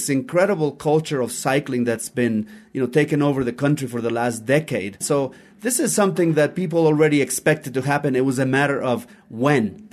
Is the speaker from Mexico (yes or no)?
yes; Mexico; And, you know, I'm from Mexico, but who cares? I'm a Latin American, and all Latin America is celebrating this amazing win